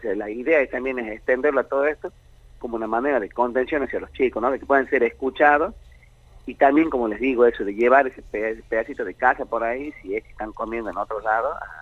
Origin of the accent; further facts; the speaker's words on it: Argentina; nosotros como argentinos